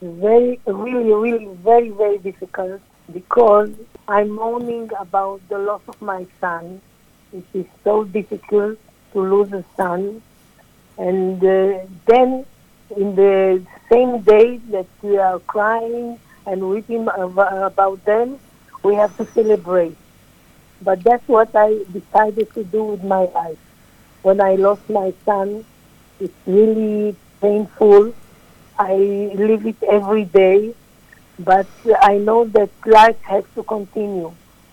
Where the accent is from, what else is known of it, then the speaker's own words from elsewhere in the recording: Israel; English is a second language; moved away as an adult; also born or lived in Egypt; now in Australia; I was born in Egypt in 1947. After the Sinai War, I moved to Israel with my family. And all my life I lived there until 10 years ago that I came here to Australia.